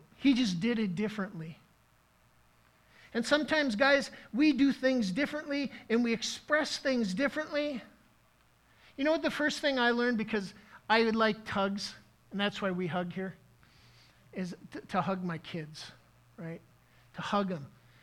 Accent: Minnesota, United States; I've told you over and over again that we grew up on the Indian reservation in northern Minnesota.

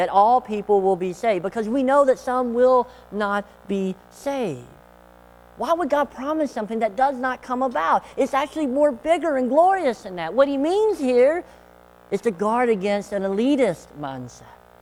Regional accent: Tennessee, United States; If that's good English, I don't know. I'm from Tennessee, so it works for me.

